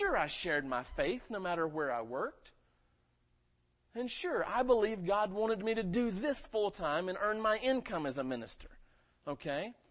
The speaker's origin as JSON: {"language": "English", "town": "Hickory", "region": "North Carolina", "country": "United States", "said": "I said, no, we're from Hickory, North Carolina."}